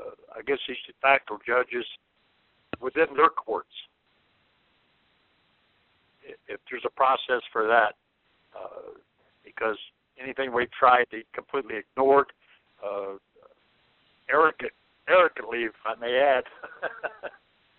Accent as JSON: {"language": "English", "region": "Colorado", "country": "United States", "said": "No, I'm from Mesa County."}